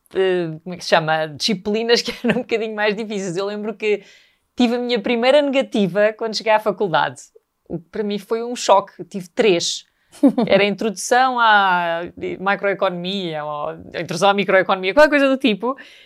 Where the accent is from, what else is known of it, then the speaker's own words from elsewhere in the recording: Sintra, Lisbon, Portugal; Vivi toda a minha infância na Serra das Minas, na linha de Sintra